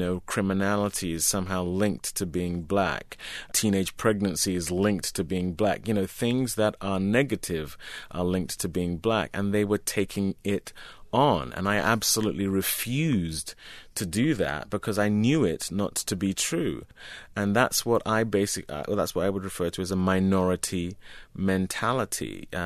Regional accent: London, United Kingdom; born or raised there

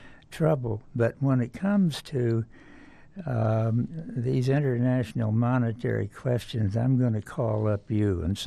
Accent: South Dakota, United States; I live part of the year in Florida, the rest of the time in my home state of South Dakota.

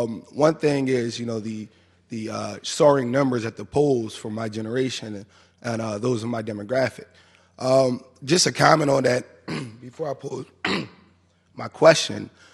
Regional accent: Philadelphia, Pennsylvania, United States; now in Atlanta, United States; I'm a freshman here at Clark Atlanta University, and I'm from Philadelphia, Pennsylvania.

